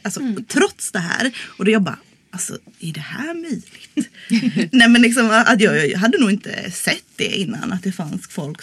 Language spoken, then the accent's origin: Swedish; Stockholm, Stockholm County, Sweden; Alltså jag kommer ju från Stockholm. Så att jag hade ju sett burlesk.